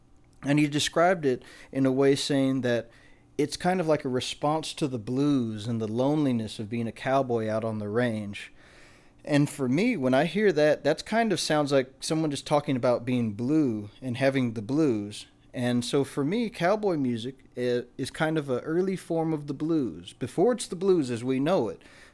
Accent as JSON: {"language": "English", "town": "Phoenix", "region": "Arizona", "country": "United States", "tie": "born or raised there", "said": "which is why I grew up in Phoenix in the metropolitan area."}